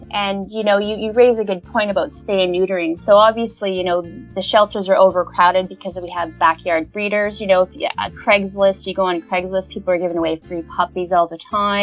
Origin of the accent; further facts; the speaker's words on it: Canada; now in United Kingdom; I'm from Canada, but I now live in the UK.